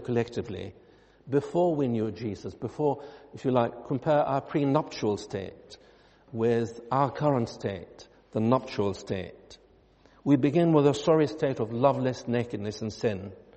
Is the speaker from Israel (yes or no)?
yes; Israel; Well, you know my background. I come from Israel, from a Christian Arab background.